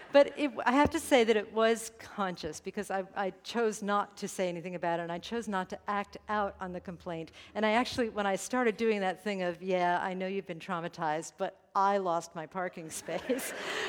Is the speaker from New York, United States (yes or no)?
yes; New York, United States; And I'm from New York. I'm a walker.